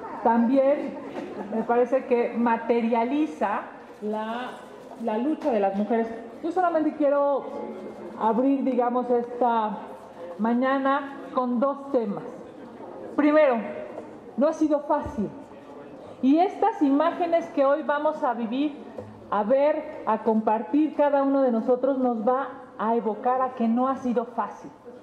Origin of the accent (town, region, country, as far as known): Mexico